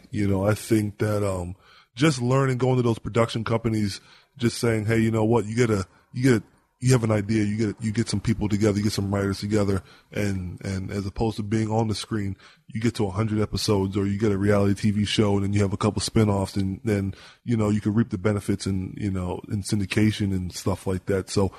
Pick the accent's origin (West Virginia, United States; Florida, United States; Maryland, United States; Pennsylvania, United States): Maryland, United States; also born or lived in Queens, New York; I was born in Queens, raised in Maryland.